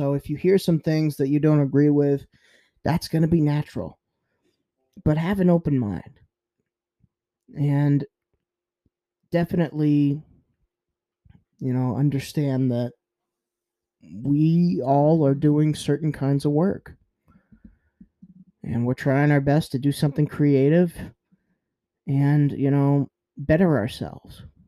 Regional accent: New England, United States; I'm from New England. I don't know what's going on.

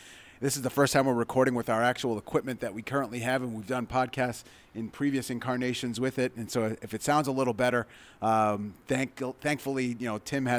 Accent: New England, United States; And as a kid growing up in New England, I'm obviously, you know, partial to the New England sports teams

